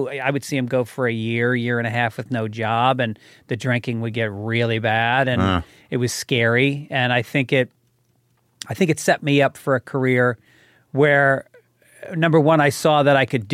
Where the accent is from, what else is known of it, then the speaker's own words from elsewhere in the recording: Ireland; It's the first time I experienced real racism as an Irish guy before.